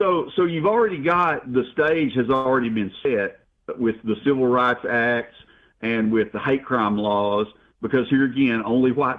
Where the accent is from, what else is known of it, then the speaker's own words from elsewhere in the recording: the South, United States; because as a Southerner, you know, if you happen to be attacked